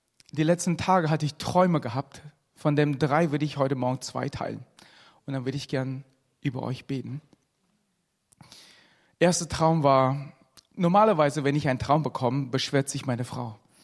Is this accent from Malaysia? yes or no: yes; Malaysia; German is a second language; Ich komme ursprünglich aus Malaysia, bin Chinese.